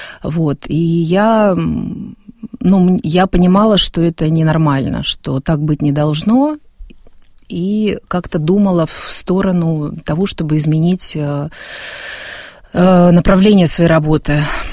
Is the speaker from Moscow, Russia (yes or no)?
no; North Ossetia–Alania, Russia; я росла в Северной Осетии, у нас это все было рядом